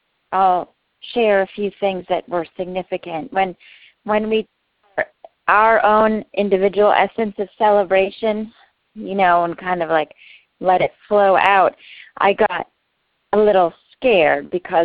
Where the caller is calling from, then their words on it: Hilton Head, South Carolina, United States; Hey, I am calling from Hilton Head, South Carolina.